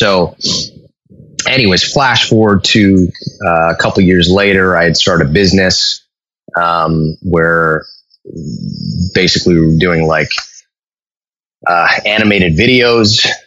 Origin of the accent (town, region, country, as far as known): Canada